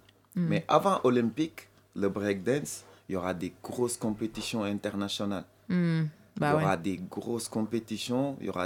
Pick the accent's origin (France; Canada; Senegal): Senegal; Même si je suis sénégalais ou quoi